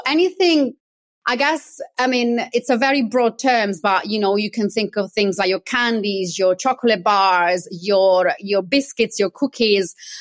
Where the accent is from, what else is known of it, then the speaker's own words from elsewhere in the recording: Italy; moved away as an adult; now in London, United Kingdom; Growing up in Italy in the 80s and 90s